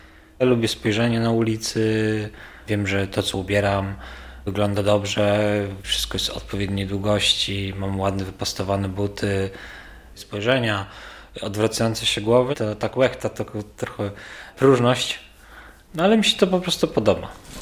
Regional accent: Białystok, Podlaskie Voivodeship, Poland; Ja się wychowałem na zwykłym białostockim osiedlu.

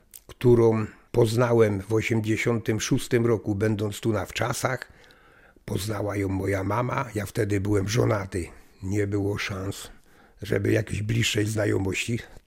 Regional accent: Węgierska Górka, Silesian Voivodeship, Poland; moved away as an adult; now in Augustów, Poland; Ja rodzinnie jestem z Węgierskiej Górki, ale później w 2007 roku ze względów zdrowotnych, po ciężkiej bardzo chorobie, według zaleceń lekarzy, żeby zmienić otoczenie, środowisko i wszystko, się przeniosłem do Augustowa.

